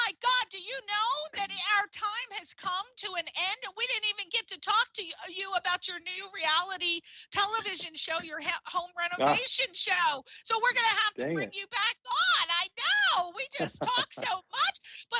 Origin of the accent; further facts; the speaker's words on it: East Coast, United States; That's the way I was raised. I'm from the East Coast. And people on the East Coast, we go out of our way to make sure people are okay.